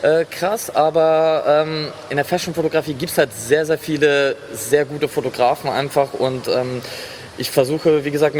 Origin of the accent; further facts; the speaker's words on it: Belarus; ich habe einen ausländischen Background. Ich komme aus Weißrussland ursprünglich